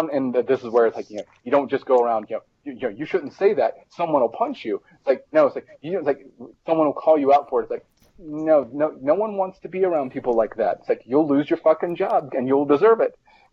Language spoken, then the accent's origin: English; the South, United States; I was raised in the South.